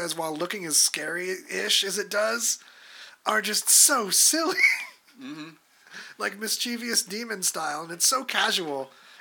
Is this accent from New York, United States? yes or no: no; California, United States; So, I hate to say it, but my home state, California, is on fire again.